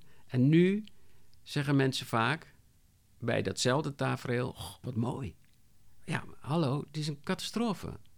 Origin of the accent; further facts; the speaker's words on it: Rotterdam, South Holland, Netherlands; Ik ga wel naar Rotterdam-Zuid, ik kom uit Rotterdam.